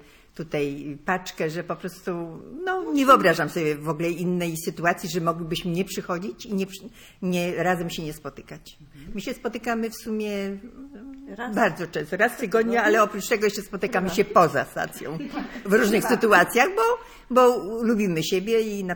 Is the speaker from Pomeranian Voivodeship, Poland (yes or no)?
yes; Gdańsk, Pomeranian Voivodeship, Poland; born there; ja jestem też gdańszczanka z urodzenia. Na Orunianka jeszcze dodatkowo.